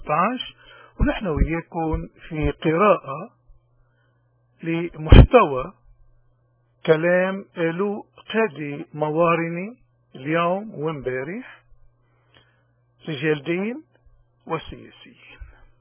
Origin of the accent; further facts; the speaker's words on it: Lebanon; وكل المبادئ اللي انبنت عليها حياتنا كلبنانيين وخصوصا الموارنة تحديدا